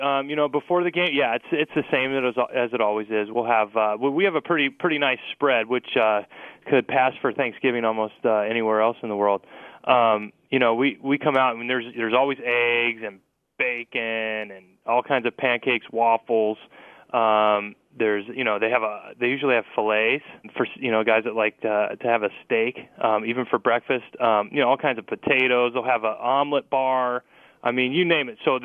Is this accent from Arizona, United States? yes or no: yes; Phoenix, Arizona, United States; Yeah, well, I grew up in Phoenix, Arizona, and my mom's family is Italian.